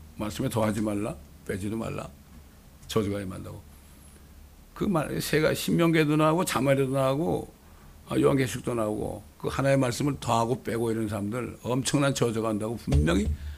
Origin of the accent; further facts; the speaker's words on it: South Korea; 우리는 한국 사람이지만은 우리는 하나님의 교회에 속한 자죠.